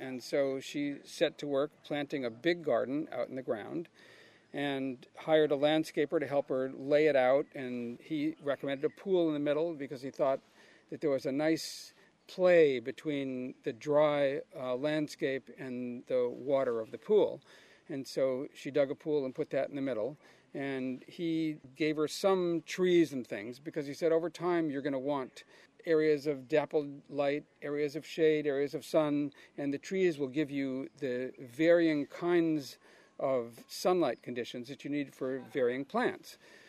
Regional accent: Maunawili, Hawaii, United States; now in California, United States; Well, it's quite a transition because I grew up in Manawili, which is on the wet side of Oahu, and very high rainfall every year.

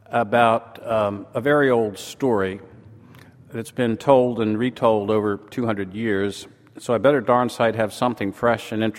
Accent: Massachusetts, United States; I came from Massachusetts and I brought good weather and the Boston Red Sox with me.

